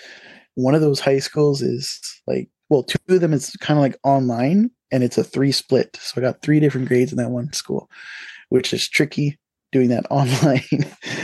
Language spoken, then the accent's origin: English; Nipissing, Ontario, Canada; I'm from Nipissing, I live in Nipissing, Nipissing band member.